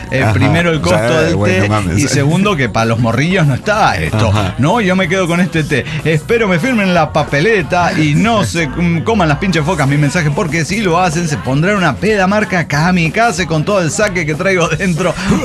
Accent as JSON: {"language": "Spanish", "country": "Colombia", "said": "en mi país, Colombia"}